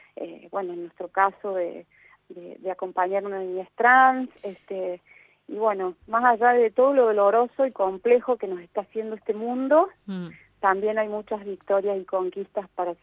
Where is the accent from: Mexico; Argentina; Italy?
Argentina; como pueblo argentino